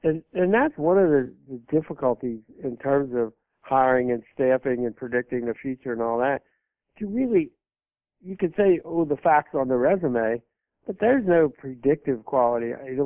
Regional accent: Kentucky, United States; I mean, growing up in Kentucky, for example, and you'd see one after another, year after year, SEC team come in there

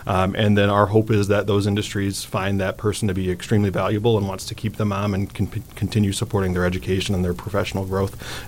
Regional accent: Flushing, Michigan, United States; So I'm a lifelong Genesee County resident, growing up, born and raised in Flushing, Michigan. Been all around the area.

